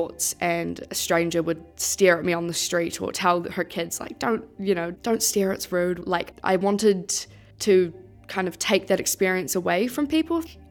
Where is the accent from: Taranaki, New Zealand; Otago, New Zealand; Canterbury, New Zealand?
Otago, New Zealand; Dunedin; I'm from Dunedin. I'm 22 years old